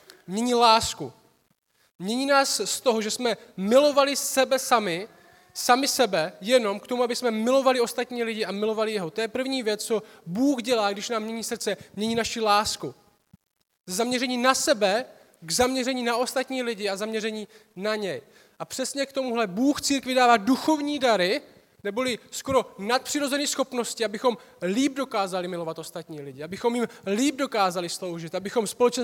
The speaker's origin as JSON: {"language": "Czech", "town": "Šumperk", "region": "Olomouc Region", "country": "Czechia", "said": "jsem ze Šumperka, jak bylo řečeno."}